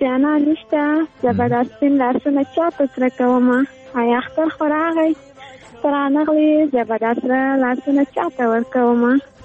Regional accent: Farah, Afghanistan; موږ د فراه ولایت یو

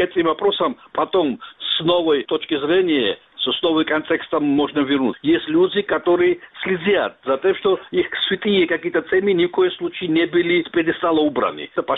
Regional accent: Abkhazia, Georgia; и то, что мы, абхазы, грузины, это братья, сестры.

